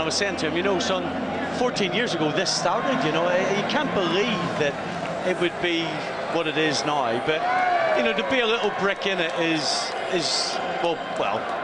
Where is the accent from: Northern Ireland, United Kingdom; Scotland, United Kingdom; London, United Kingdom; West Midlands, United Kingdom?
Northern Ireland, United Kingdom; Belfast; I'm from Belfast.